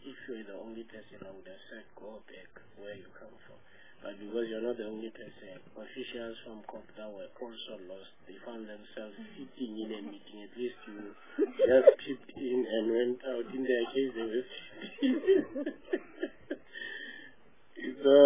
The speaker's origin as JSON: {"language": "English", "region": "Free State", "country": "South Africa", "said": "I'm also from Free State for purpose of record."}